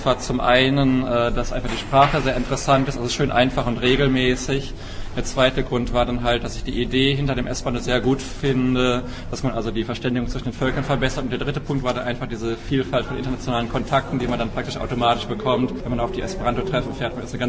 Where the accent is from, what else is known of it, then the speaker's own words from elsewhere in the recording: Wiesbaden, Hesse, Germany; ich komme aus Wiesbaden.